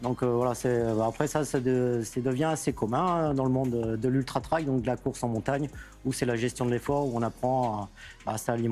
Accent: Angers, Pays de la Loire, France; born there; Et je vis au Pays Basque. Donc, le Breton basque, il n'est même pas basque, parce que je suis né à Angers, dans le Maine-et-Loire.

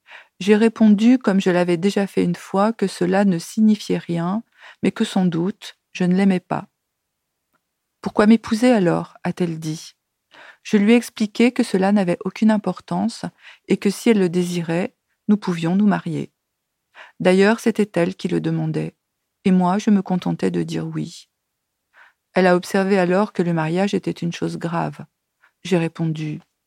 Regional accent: Algeria; born there; Bon, je suis née en Algérie, mais ce n'est pas l'unique raison.

